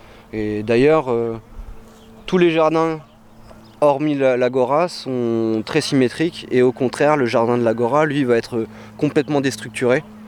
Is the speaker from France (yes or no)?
yes; Blois, Centre-Val de Loire, France; Enfin, moi, je viens de Blois, à la base